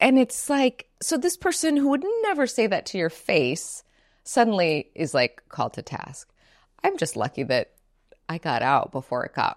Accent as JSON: {"language": "English", "region": "Hawaii", "country": "United States", "tie": "born or raised there", "said": "And I grew up on Big Island."}